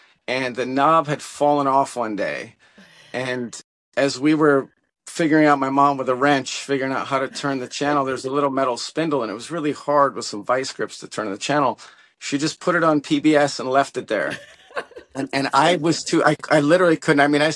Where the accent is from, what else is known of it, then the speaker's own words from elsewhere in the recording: Chicago, Illinois, United States; So I was born in America, but my mom is Czech and my dad is Yugoslav. And I was growing up in Chicago, which is a pretty conservative place.